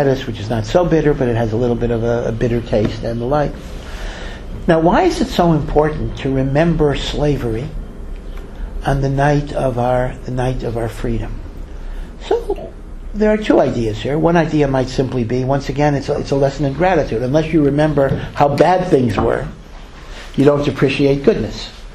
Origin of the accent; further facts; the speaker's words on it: United States; moved away as an adult; now in Israel; So for many, many years, I was born in America, and of course I lived in America, and I was a professor of law at the University of Maryland.